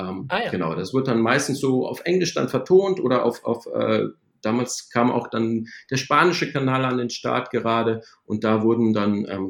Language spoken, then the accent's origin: German; Rhineland, Germany; Wie anfangs schon gesagt, komme ich aus dem Rheinland.